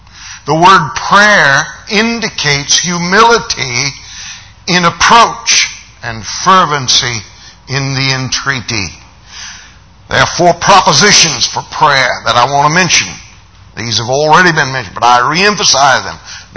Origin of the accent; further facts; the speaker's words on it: United States; I'm an American from the top of my head to the sole of my feet.